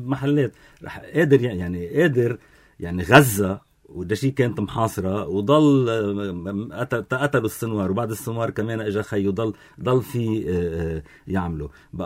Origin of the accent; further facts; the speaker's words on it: Lebanon; صار عندنا بلبنان هون